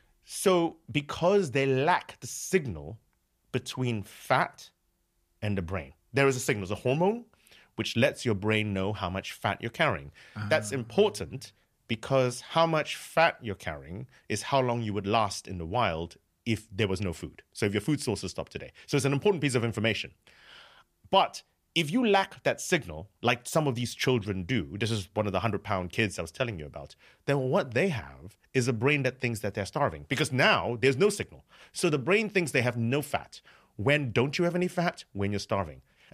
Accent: San Francisco, California, United States; moved away as an adult; So I'm from San Francisco. That's where I did my high school.

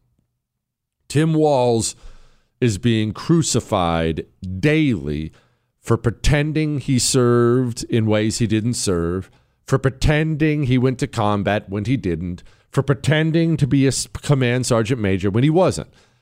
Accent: Connecticut, United States; I'm from Connecticut.

